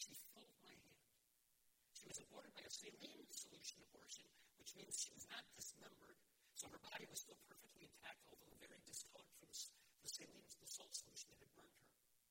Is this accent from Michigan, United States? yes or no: yes; Detroit, Michigan, United States; a little black baby girl of about 5 to 6 months of gestation from a dumpster behind an abortion clinic in my hometown in Detroit.